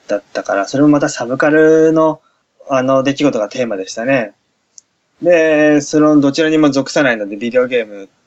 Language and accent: Japanese; Kanto, Japan; 関東勢なんですよ。僕と一緒で、出身がね。